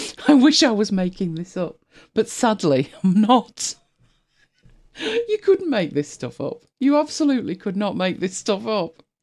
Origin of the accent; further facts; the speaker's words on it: United Kingdom; We're British, stiff upper lip